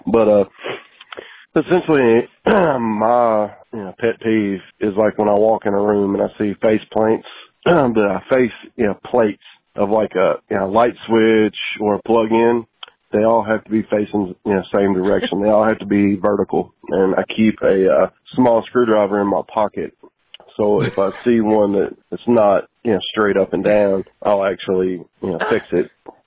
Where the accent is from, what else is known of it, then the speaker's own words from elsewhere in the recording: Kentucky, United States; I'm from South Central Kentucky.